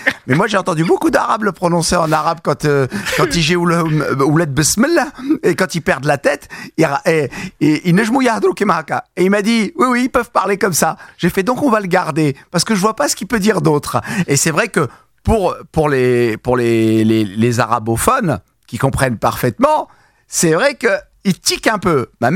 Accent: Marseille, Provence-Alpes-Côte d'Azur, France; born there; je suis né à Marseille.

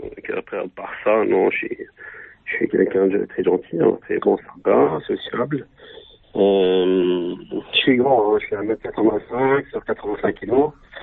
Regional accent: France; j'ai 38 ans, je suis divorcé sans enfant, je suis français d'origine tunisienne

